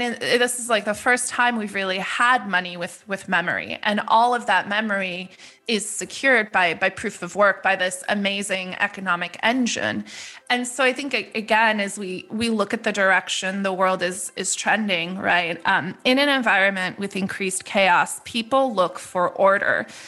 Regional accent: Netherlands; English is a second language; When I was a kid growing up in Holland

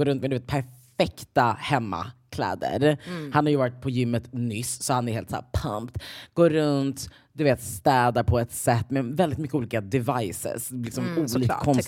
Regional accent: Stockholm, Stockholm County, Sweden; går av tunnelbanan, Mariatorget, upp mot liksom Björngårdsskolan. Alltså du vet, det är ju mina hemtrakter.

